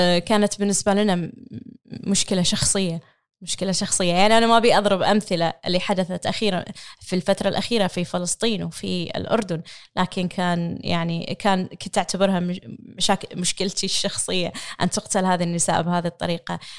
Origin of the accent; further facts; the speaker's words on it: Kuwait; أنا شخص كامرأة كويتية أحمل جنسية الكويتية